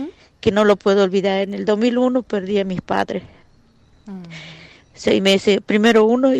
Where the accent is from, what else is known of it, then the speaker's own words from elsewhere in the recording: Salta, Argentina; Buenos días, soy de Salta.